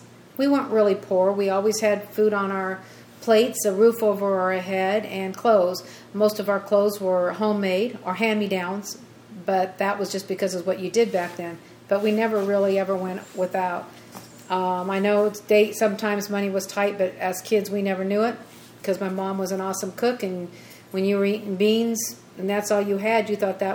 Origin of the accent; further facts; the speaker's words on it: Simi Valley, California, United States; also born or lived in Ventura; I was born in Ventura. I lived there till the age of 4. That was on Maple Street. Then we moved to Simi Valley. Lived on Wallace. Then we moved over to Drake Drive, where we lived a couple years.